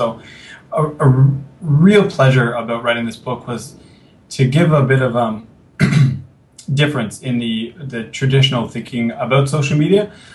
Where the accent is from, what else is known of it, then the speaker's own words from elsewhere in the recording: Canada; because I'm from Canada, but I'm sure this is probably very similar in the States